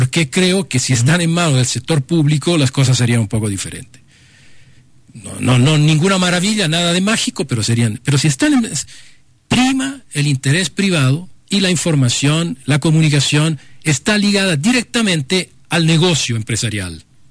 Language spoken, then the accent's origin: Spanish; Ecuador; moved away as an adult; soy ecuatoriano desde hace muchos años también, tengo 28 años de vivir acá, yo que vengo de un país en donde hubo primero medios públicos